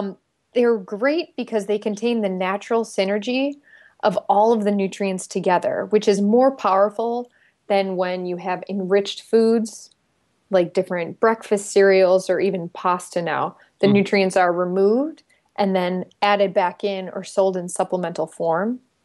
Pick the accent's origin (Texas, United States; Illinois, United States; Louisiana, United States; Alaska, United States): Illinois, United States; Chicago; I'm from Chicago. That's what we do.